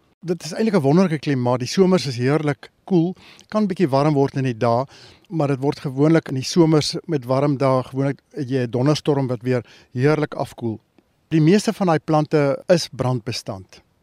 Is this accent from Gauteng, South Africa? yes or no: yes; Johannesburg, Gauteng, South Africa; En as kind sit in Linden, Johannesburg gebly en ons het so op die buitewyke van Johannesburg gebly.